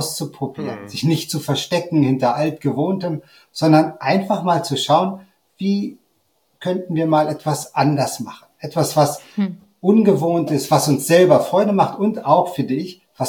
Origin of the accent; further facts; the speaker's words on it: Hanover, Lower Saxony, Germany; also born or lived in Italy; now in Switzerland; Ich bin 54, bin Hannoveraner, das hört man ein bisschen. Seit 2017 in der Schweiz. Ich war vorher in Deutschland Pfarrer, dann mit der Familie 8 Jahre am Lago Maggiore in Italien.